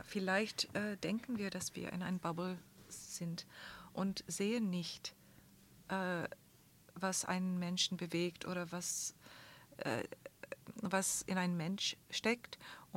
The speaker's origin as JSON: {"language": "German", "town": "Toronto", "region": "Ontario", "country": "Canada", "tie": "born or raised there", "second_language": "German", "moved": "as an adult", "said": "Ich komme aus Toronto oder ich bin da für die erste 25 Jahre meines Lebens und habe ich einen großen Bezug zu dieser Stadt."}